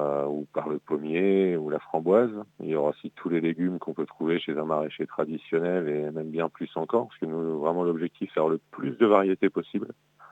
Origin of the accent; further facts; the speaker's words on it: Grand Est, France; moved away as an adult; je ne suis pas landais depuis toujours. J'ai 39 ans, je suis né et j'ai grandi en Champagne-Ardenne, dans les campagnes de Champagne, dans l'Aube.